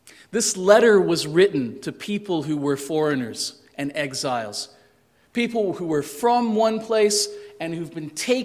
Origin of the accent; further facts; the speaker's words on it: Canada; As a man, as a Chinese background man growing up in Canada